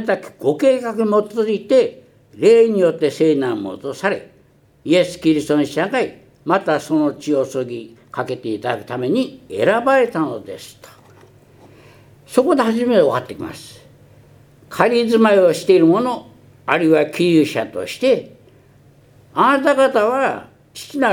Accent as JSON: {"language": "Japanese", "country": "China", "tie": "born or raised there", "lives_now": "Japan", "said": "私は出生地は中国なんです。中国で生まれた人間として考えますと、そこで生まれ育って"}